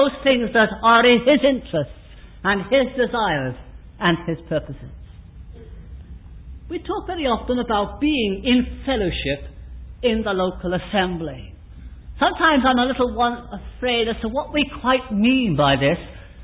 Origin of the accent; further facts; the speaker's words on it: England, United Kingdom; Sometimes, being an Englishman, we think about a cup of tea